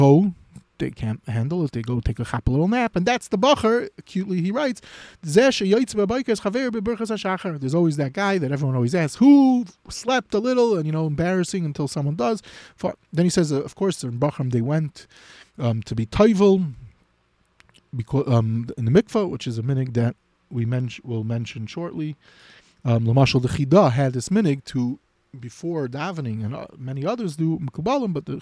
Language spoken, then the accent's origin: English; New York City, New York, United States; when I was growing up in Flatbush, Yeshivas Chaim Berlin was right across from Radava Kohn's shul